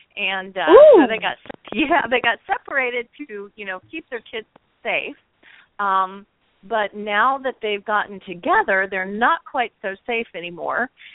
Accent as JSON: {"language": "English", "region": "the North", "country": "United States", "tie": "born or raised there", "said": "All of my family is from the South, but I was raised mostly in the North. So I kind of skirted that line a lot as a kid growing up."}